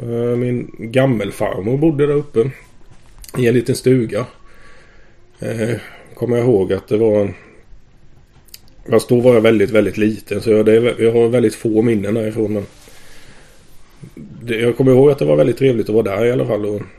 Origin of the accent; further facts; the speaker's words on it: Ödestuge, Jönköping County, Sweden; Jag kommer från Ödestuge från början. Jag flyttade dit 1985. Så till 5 års ålder så var jag uppvuxen i Jönköping, Gröna gatan.